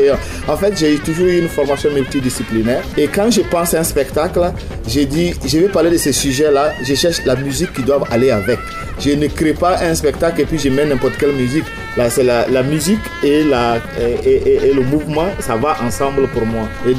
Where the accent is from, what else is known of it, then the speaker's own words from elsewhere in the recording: Burkina Faso; Moi, je suis originaire du Burkina Faso, où tout est à construire dans ces pays-là.